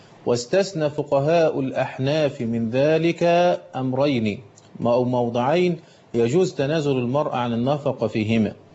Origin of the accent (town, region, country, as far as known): Egypt